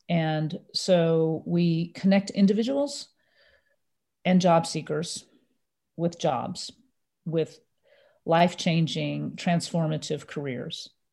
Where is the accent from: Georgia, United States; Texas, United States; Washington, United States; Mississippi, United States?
Mississippi, United States; Another interesting part of my family is that we grew up in Mississippi. My parents moved us to a small college town where they were on the faculty.